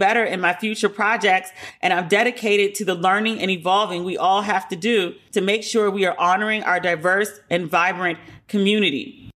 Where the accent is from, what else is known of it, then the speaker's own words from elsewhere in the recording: Puerto Rico; And I'm from Puerto Rico. I know my character's not supposed to like it, but I can't disparage it. Like, I can't say these things as a Puerto Rican woman about Puerto Rico.